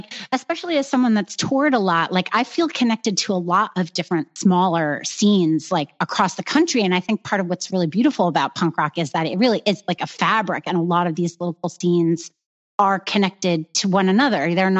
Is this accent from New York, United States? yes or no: yes; New York, United States; just because I'm from New York, I don't see why that band doesn't deserve my, like, telling listeners like, hey, check this out.